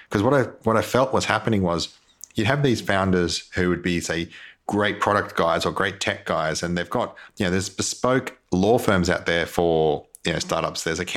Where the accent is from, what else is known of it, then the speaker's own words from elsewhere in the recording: Queensland, Australia; And it's the one time I say I'm a Queenslander is when it comes to startups. I'm a Queensland startup guy.